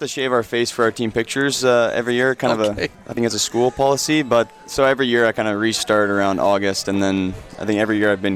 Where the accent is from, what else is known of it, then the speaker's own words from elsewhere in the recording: Edmonton, Alberta, Canada; also born or lived in Manitoba; I was from Edmonton originally. Then I played junior hockey in Manitoba there.